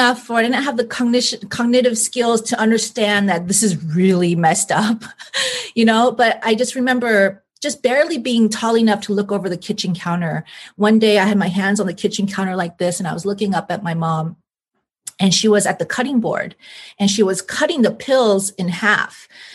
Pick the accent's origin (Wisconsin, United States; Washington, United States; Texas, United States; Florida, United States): Washington, United States; In Washington okay. State.